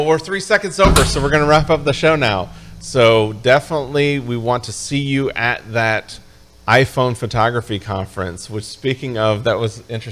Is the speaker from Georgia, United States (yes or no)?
no; Binghamton, New York, United States; born there; You know, I was born in upstate New York.